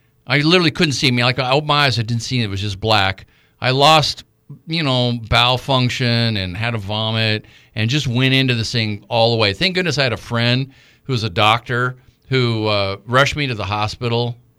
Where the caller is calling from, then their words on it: Fairbanks, Alaska, United States; Okay, this is Fairbanks. I'm talking from Fairbanks.